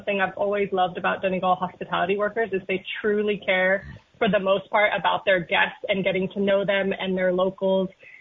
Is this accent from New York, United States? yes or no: no; Texas, United States; also born or lived in Australia; now in Ireland; I'm from the States originally. I'm from Texas. And I also lived in Australia for a long time.